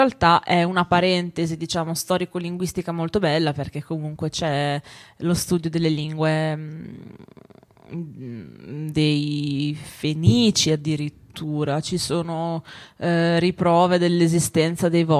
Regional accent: Emilia-Romagna, Italy; cosa che avviene soprattutto dalle mie parti, quindi nelle parti del Ferrarese, nelle parti del Ravennate, di tutta l'Emilia-Romagna, insomma

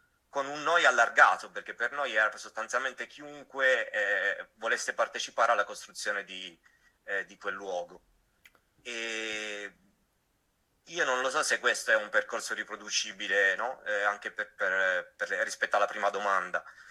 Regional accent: Turin, Piedmont, Italy; born there; io sono nato a Torino in un quartiere che era essenzialmente un quartiere nato ai margini della grossa industria.

